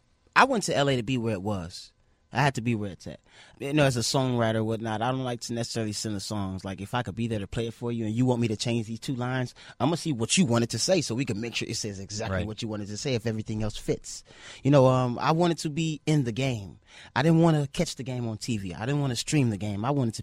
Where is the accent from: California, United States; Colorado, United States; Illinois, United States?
Illinois, United States; Chicago; Chicago is music. I grew up on the South Side, so on the South Side, I could recall walking down the street